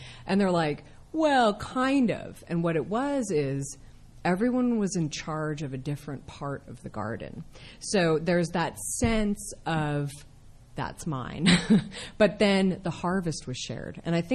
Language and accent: English; United States; And I'm totally an American. I was like, oh, hell no.